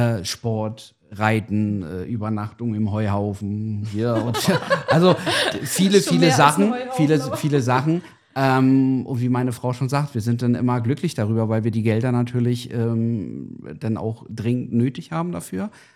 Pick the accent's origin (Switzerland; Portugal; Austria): Portugal; Ich komme aus Portugal. Und dementsprechend, meine Familie lebt ja auch noch da, beziehungsweise mein Vater noch.